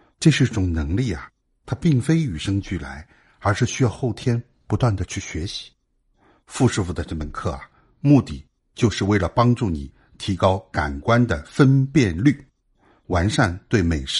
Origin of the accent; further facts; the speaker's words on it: Shanghai, China; 而我们上海人却觉得你们其实是根本不懂如何享受生活。